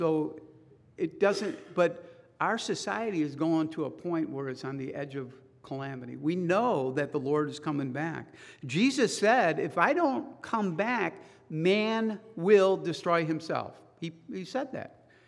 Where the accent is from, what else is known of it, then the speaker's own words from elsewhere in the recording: Chicago, Illinois, United States; I grew up in Chicago. I've met some bad cops there growing up.